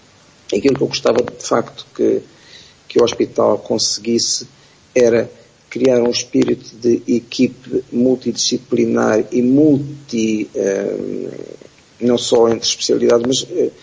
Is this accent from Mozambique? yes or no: yes; Beira, Sofala, Mozambique; Eu sou natural de Moçambique, da cidade da Beira, e lembro-me de correr os corredores do hospital da Beira.